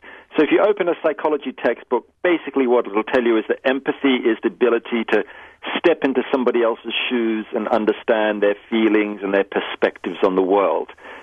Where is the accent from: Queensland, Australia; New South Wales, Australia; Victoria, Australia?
New South Wales, Australia; Sydney; I grew up in Australia, in Sydney, Australia, and when I was 10, my mother died of breast cancer.